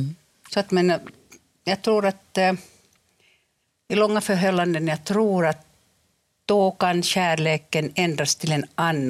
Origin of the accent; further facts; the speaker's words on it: Finland; first language Finnish; Swedish is a second language; Jag är finsk